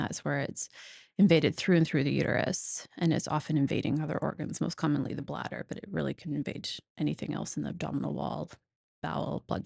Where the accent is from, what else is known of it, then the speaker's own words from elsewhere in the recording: Saskatchewan, Canada; I'm Canadian. I'm from rural Saskatchewan, so it's a very, very, very tiny, small part of the earth, very scarcely populated. The town I grew up in was 1,000 people.